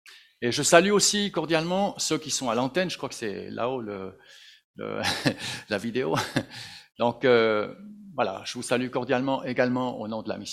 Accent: Sion, Valais, Switzerland; also born or lived in Bern; j'ai grandi en Valais, à Sion, et puis ensuite de ça, je suis arrivé à Berne, où j'ai rencontré ma femme

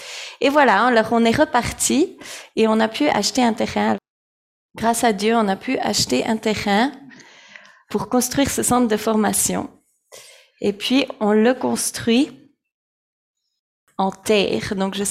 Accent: La Chaux-de-Fonds, Neuchâtel, Switzerland; now in Myanmar; Et moi, j'ai grandi ici à La Chaux-de-Fonds.

